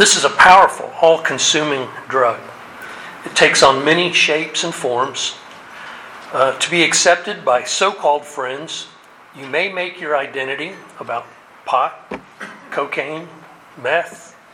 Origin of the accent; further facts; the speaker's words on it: Coral Springs, Florida, United States; I grew up in Coral Springs, Florida, and enjoyed Fort Lauderdale and all it had to offer as my stomping grounds.